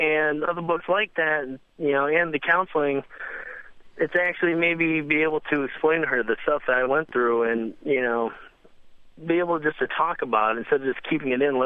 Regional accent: Northeast, United States; I'm from the Northeast.

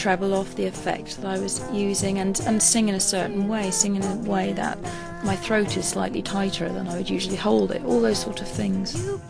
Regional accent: South West England, United Kingdom; where I grew up in Dorset, I mean, it's very usual for families to stay living near each other.

